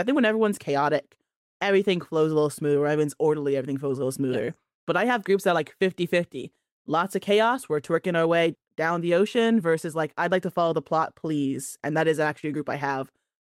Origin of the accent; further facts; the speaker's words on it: Ghana; Particularly, I care about African people because I am one. I'm Ghanaian